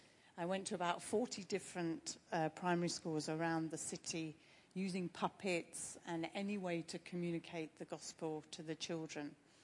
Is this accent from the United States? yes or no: no; East of England, United Kingdom; I was brought up in Hertfordshire many years ago, in a very, quite a well-off area. I went to a private school, and in the area I lived, there were no people from other ethnic minorities. We were all white, upper middle class.